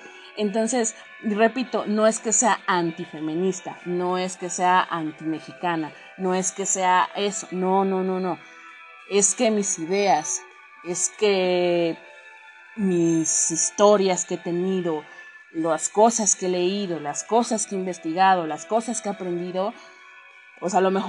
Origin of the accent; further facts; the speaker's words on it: Mexico; sí, soy mexicana, soy 100% mexicana. O sea, lo pinche negra nadie me lo va a quitar, lo pinche india nadie me lo va a quitar. A huevo que no, porque soy mexicana.